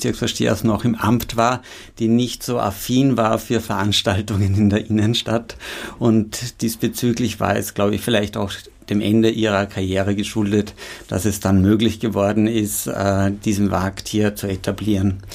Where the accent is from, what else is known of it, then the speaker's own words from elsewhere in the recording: Enns, Upper Austria, Austria; born there; gebürtiger Oberösterreicher aus Enns, in Wien dann studiert